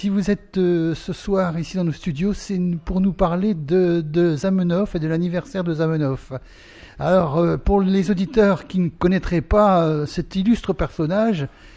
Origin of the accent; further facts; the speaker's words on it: Hauts-de-France, France; quelqu'un que je connais bien, qui est de ma région natale, qui est du nord de la France, qui est de Dunkerque